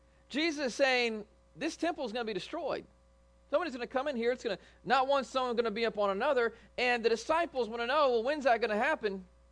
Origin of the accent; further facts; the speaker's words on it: Indianapolis, Indiana, United States; I'm from Indianapolis, so I'm familiar with Indianapolis.